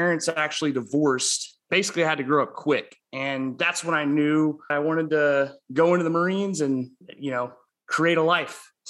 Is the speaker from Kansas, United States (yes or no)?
no; Tulsa, Oklahoma, United States; I'm originally from Tulsa, Oklahoma, born and raised.